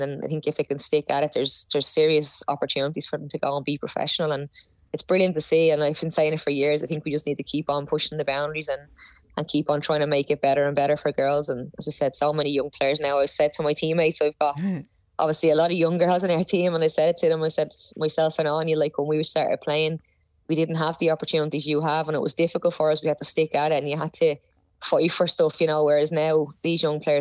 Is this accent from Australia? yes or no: no; Shankill, Leinster, Ireland; I grew up in Shangana Cliffs in Shankill